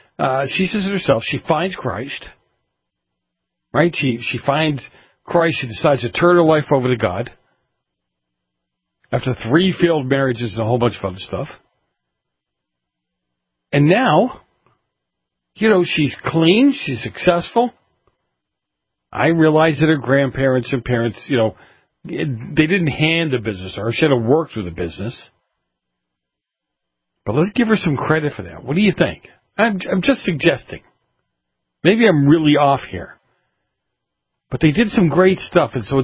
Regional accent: Boston, Massachusetts, United States; Hey, Phil, I grew up in the North End. Do you know that? I grew up in Boston. Yes, sir. I grew up.

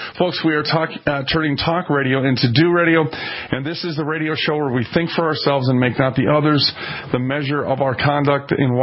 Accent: Minnesota, United States; I am from Minnesota.

